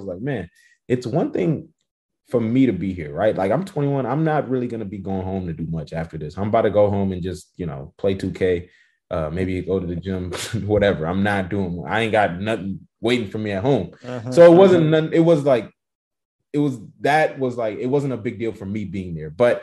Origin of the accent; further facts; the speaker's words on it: Houston, Texas, United States; now in San Antonio, United States; I'm actually from Houston. Grew up in Houston and currently live in San Antonio, Texas right now. I came out here to go to college.